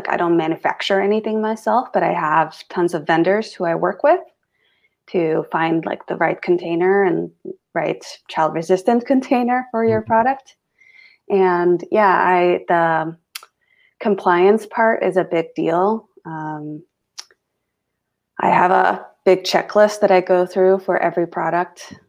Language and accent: English; Finland; English is a second language; And I'm originally from Scandinavia. I'm Finnish